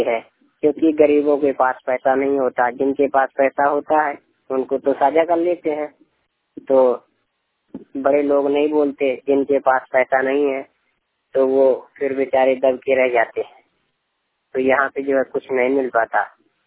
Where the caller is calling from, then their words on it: Madhya Pradesh, India; ग्राम नाहरपुर जिला छतरपुर मध्य प्रदेश।